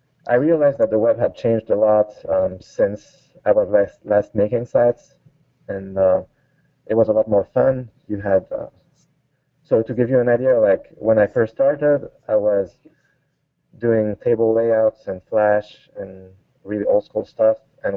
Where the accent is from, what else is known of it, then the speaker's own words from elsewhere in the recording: Paris, Île-de-France, France; English is a second language; I'm French. I grew up in Paris, France.